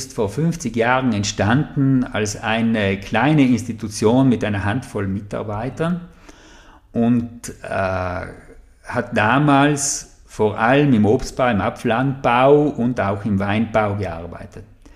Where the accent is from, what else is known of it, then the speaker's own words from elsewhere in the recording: Trentino-Alto Adige, Italy; now in Neumarkt, Italy; Ich bin gebürtiger Pusterer und Wahlunterlandler